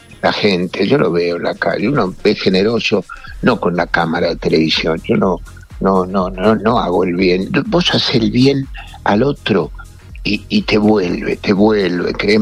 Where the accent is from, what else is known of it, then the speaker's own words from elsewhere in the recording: Argentina; Te digo, como argentino el título